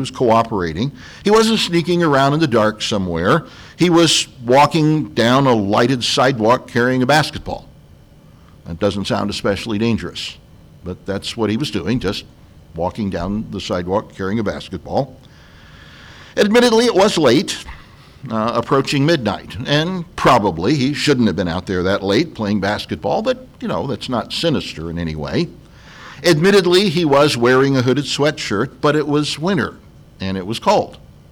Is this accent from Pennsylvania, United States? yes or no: no; St. Louis, Missouri, United States; I grew up in the St. Louis area, so was familiar with what the area was like.